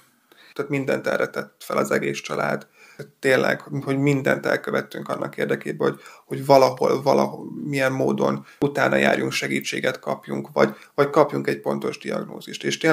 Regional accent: Polgár, Hajdú-Bihar, Hungary; én polgárról származom, meg az egész család ott él, vagyis akkor ott éltek

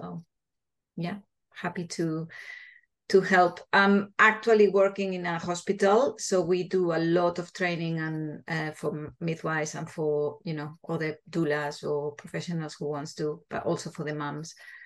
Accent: Spain; English is a second language; So as you can see from my accent, I'm Spanish. So in Spain, the way they help deliver babies, or the way they manage the childbirth, is quite medicalized

